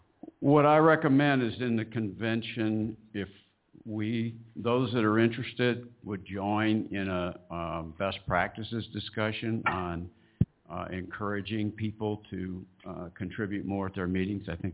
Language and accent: English; Austin, Texas, United States; from Austin, Texas.